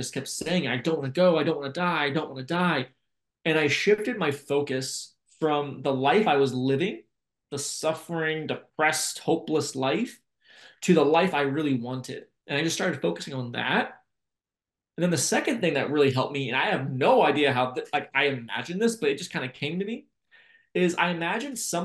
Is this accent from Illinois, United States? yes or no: no; Virginia, United States; Now, I'm from Virginia. In November, it's kind of hit or miss, but at that time it was a little cold.